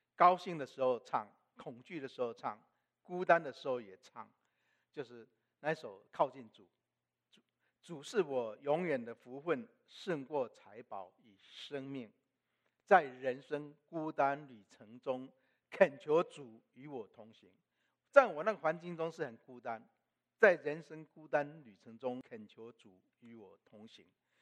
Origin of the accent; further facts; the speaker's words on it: central Taiwan, Taiwan; 我从小我是在台湾中部长大的，我从小是在一个一贯道的家庭里面长大，我母亲是一贯道的传道人点传师。